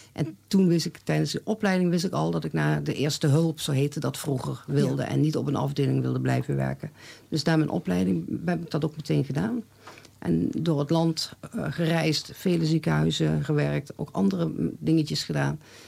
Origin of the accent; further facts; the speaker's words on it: Heerlen, Limburg, Netherlands; Ik heb een opleiding in Zuid-Limburg gedaan, want daar kom ik vandaan uit Heerlen.